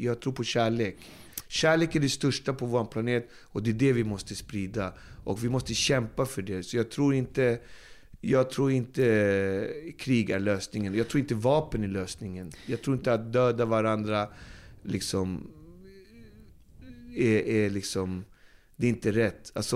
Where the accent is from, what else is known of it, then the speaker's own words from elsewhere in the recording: Sweden; Som svensk känner jag att jag är en upplyst människa.